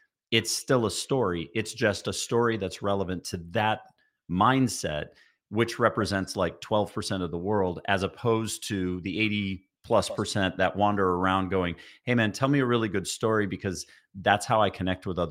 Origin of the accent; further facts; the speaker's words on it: Evanston, Illinois, United States; I'm from Evanston, so this is going to sound real like inside baseball.